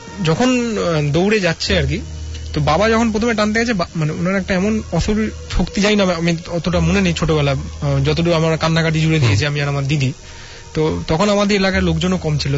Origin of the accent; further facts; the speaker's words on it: Kolkata, West Bengal, India; এবং আমার বাড়ি হচ্ছিল বেহালায়